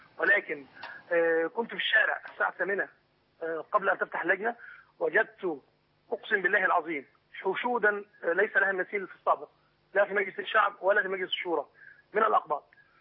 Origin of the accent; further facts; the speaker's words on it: Upper Egypt, Egypt; طائرات الهليكوبتر لم نراها عندنا في الصعيد حقيقة